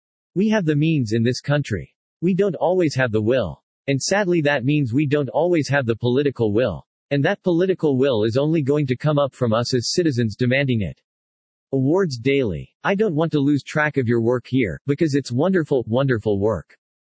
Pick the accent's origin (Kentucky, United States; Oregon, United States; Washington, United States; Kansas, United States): Kentucky, United States; I'm from Kentucky originally, so I spent that night placing phone calls to family and friends